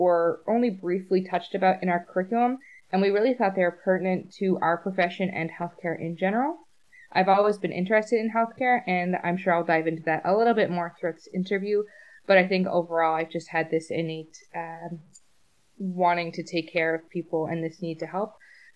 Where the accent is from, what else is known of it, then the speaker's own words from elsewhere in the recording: Newfoundland and Labrador, Canada; now in Montreal, Canada; I'm originally from Newfoundland and Labrador, but I'm practicing physiotherapy here in Montreal and Quebec. I have a bit of a mixed ancestry of both Inuit and Irish